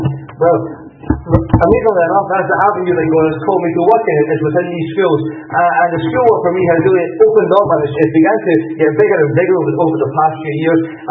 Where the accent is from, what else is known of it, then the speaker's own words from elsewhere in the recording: Plains, Scotland, United Kingdom; You know, from my accent, that I come from a place called Lanarkshire, which is really the centre of the universe, especially the village of Plains. That's the centre of the centre, so to speak.